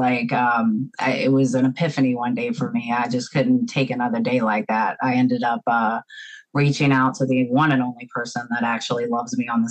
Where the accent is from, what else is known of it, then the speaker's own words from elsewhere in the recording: Virginia, United States; Well, I'm actually from Virginia on the East Coast.